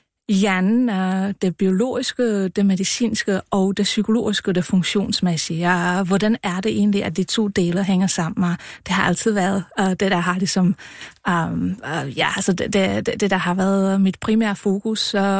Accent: Czechia; now in Denmark; jeg er fra Tjekkiet oprindeligt. Jeg har taget min kandidatgrad i Tjekkiet

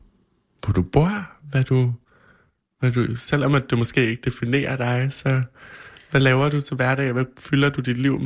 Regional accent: Køge, Zealand, Denmark; also born or lived in Nykøbing Falster; now in Copenhagen, Denmark; og jeg er 27 år gammel. Jeg er født og opvokset i Nykøbing Falster, eller jeg er født og opvokset i Køge og har boet i Nykøbing Falster i et del af mit liv.

